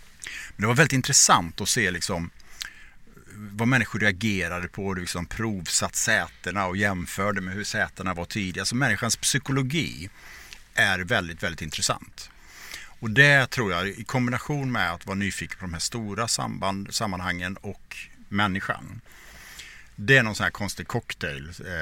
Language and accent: Swedish; Borås, Västra Götaland County, Sweden; Ja, men min grund är att jag växte upp i Borås i en företagarfamilj.